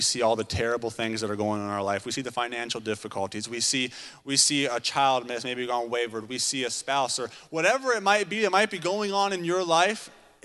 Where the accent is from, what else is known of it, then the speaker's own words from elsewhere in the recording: Virginia, United States; also born or lived in Seattle, United States; I was born there. I lived there for like a year, and my parents moved me back to Virginia. And I grew up there in Virginia my entire life